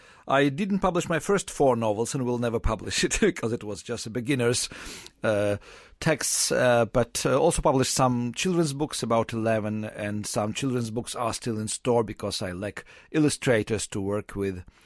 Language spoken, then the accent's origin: English; Kyiv, Ukraine; moved away; I always say that I'm ethnic Russian, political Ukrainian. I grew up in Ukraine. My family moved to Kyiv when I was less than 2 years old. So actually, it's my country. It's my city.